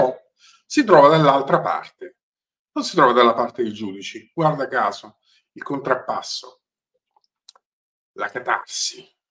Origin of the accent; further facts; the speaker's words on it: Salerno, Campania, Italy; Io non sono di Napoli, sono di Salerno, come molti di voi sanno, e tra l'altro ho vissuto per una parte della mia infanzia in una provincia di Salerno, a nord di Salerno, che è molto più vicina a Napoli